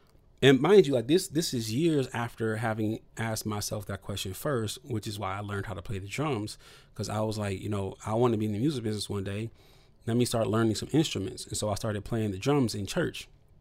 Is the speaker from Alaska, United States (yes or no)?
no; Toledo, Ohio, United States; But the point in telling you that part is that I'm from Toledo, Ohio.